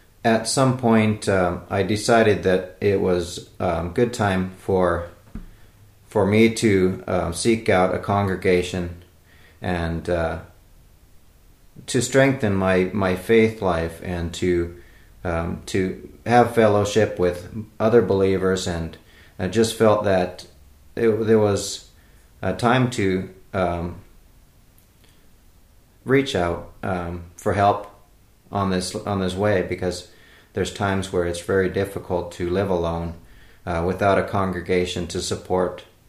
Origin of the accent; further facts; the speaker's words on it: California, United States; moved away as an adult; now in Finland; I was born in the United States in California in 1976. I'm 37 years old and I have moved to Finland last summer and I've been here for a year now.